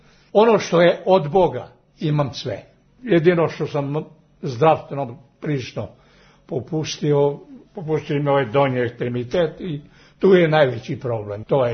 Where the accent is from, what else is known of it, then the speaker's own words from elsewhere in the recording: Barje, Southern and Eastern Serbia, Serbia; Rodom sam iz sela Barje kao dete.